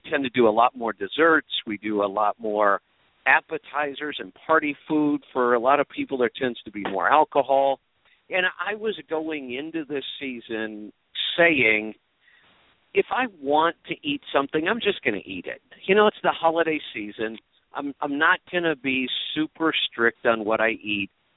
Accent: Ohio, United States; And, you know, I grew up in Ohio.

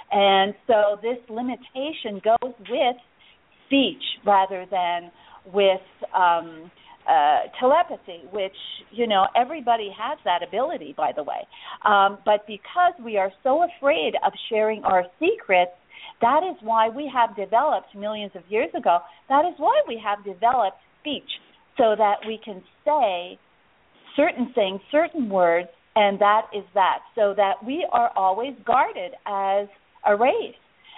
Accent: Montreal, Quebec, Canada; born there; Well, I was born in Montreal, Quebec, in Canada.

